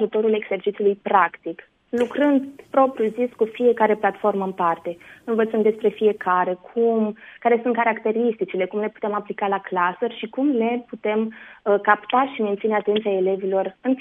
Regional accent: Romania; Suntem o echipă de 10 persoane, 10 cursanți ai acestui curs. Suntem noi din România

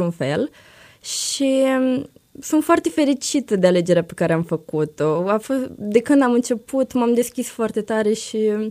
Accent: Botoșani, Botoșani County, Romania; Tot așa nu sunt din Iași. De unde sunt? Ești? Din Botoșani.

